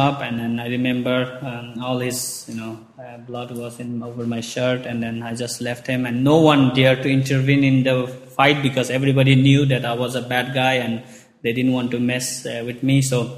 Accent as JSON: {"language": "English", "country": "Nepal", "said": "I am from Nepal, and I was raised in the Orthodox Hindu family."}